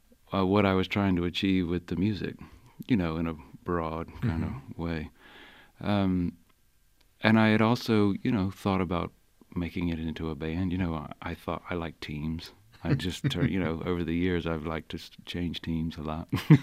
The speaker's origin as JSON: {"language": "English", "town": "Columbia", "region": "South Carolina", "country": "United States", "tie": "born or raised there", "said": "I grew up in Columbia, South Carolina."}